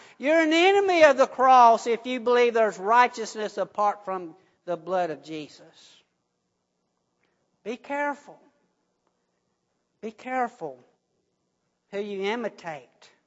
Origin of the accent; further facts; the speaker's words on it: United States; born there; Something that, you know, I'm an American. I've been born here.